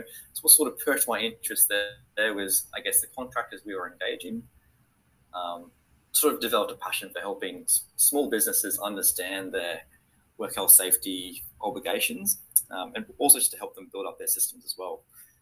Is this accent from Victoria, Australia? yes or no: no; Brisbane, Queensland, Australia; now in Canberra, Australia; moved down to Canberra from Brisbane. I was from Brisbane originally. Moved down to cold Canberra